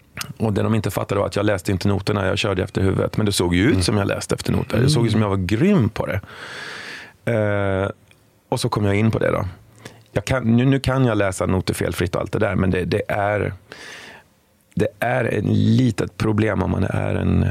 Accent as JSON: {"language": "Swedish", "region": "Västra Götaland County", "country": "Sweden", "tie": "born there", "said": "Och jag är född utanför Borås."}